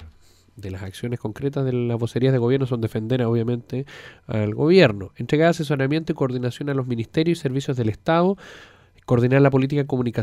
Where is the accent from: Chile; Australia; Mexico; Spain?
Chile; yo me enorgullezco enormemente que en mi país exista desarrollo, exista infraestructura, pero el metro es de Santiago.